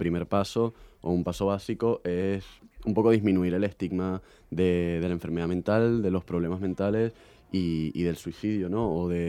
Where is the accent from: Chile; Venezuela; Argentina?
Venezuela; yo soy de Venezuela y no sé si en Venezuela hay